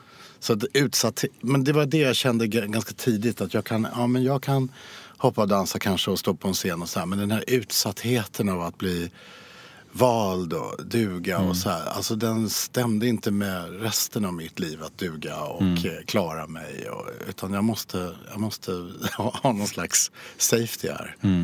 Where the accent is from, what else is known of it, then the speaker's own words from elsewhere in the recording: Skåne, Sweden; born there; Jag är född i Skåne av norrländska föräldrar.